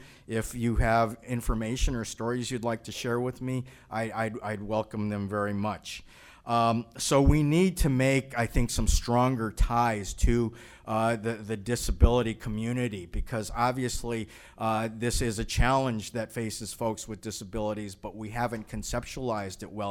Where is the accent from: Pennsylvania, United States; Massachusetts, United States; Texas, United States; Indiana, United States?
Massachusetts, United States; In my home state of Massachusetts, we have had this bill in with the state legislature